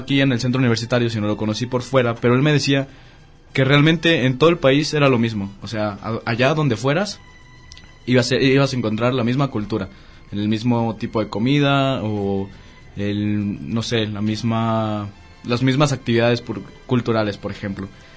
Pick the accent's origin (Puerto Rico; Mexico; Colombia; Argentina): Mexico; una de las cosas que nos identifica como mexicanos